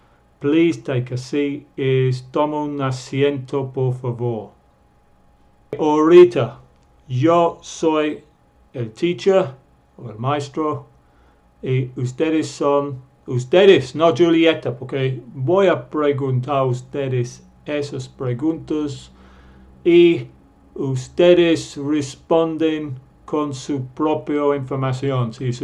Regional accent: England, United Kingdom; Spanish is a second language; Generalmente yo, como soy de Inglaterra, en este curso uso el vocabulario británico

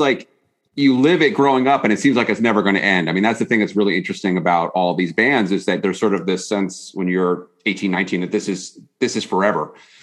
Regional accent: New Jersey, United States; growing up in the New Jersey in the 80s, saw Monsters of Rock

